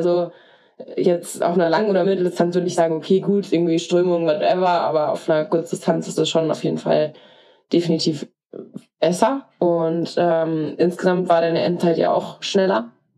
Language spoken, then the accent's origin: German; Regensburg, Bavaria, Germany; liegt halt ganz, ganz nah an meiner Heimatstadt Regensburg